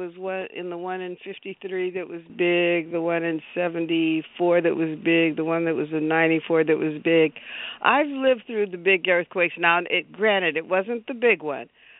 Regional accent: Los Angeles, California, United States; born there; I was born in Los Angeles.

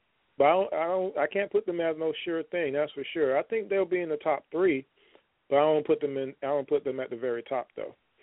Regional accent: New York, United States; I used to like the Knicks back in the day because I'm from New York and everything.

